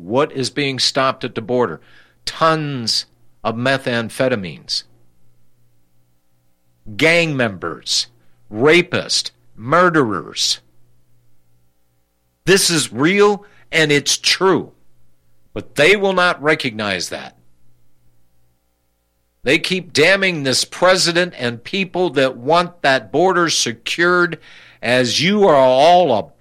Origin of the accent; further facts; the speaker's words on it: United States; I'm not. I am an American.